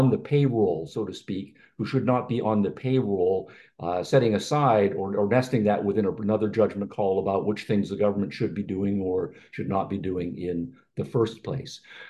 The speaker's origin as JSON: {"language": "English", "country": "Canada", "said": "We in North America, I'm from Canada and America and Europe, we complain about the amount of fat"}